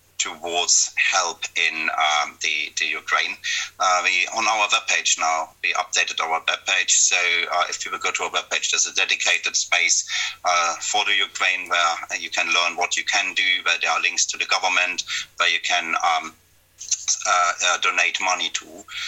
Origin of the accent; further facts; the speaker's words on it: Germany; English is a second language; I was growing up in Germany during the Cold War as a teenager